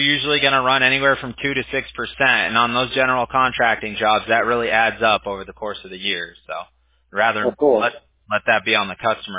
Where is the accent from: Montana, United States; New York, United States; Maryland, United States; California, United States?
California, United States; Costa Mesa; also born or lived in Big Bear, United States; I was raised going in Costa Mesa, actually, in California, and then also in Big Bear, California, in the mountains.